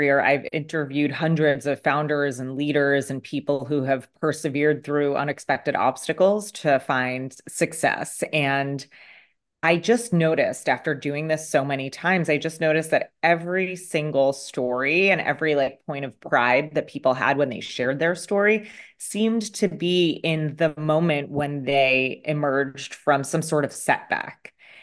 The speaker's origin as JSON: {"language": "English", "region": "New York", "country": "United States", "tie": "born or raised there", "said": "I grew up here in the suburbs of New York City."}